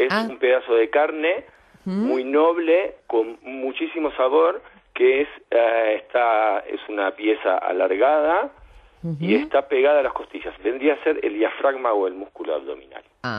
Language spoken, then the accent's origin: Spanish; Argentina; A ver, siendo nosotros argentinos, tenemos una gran influencia argentina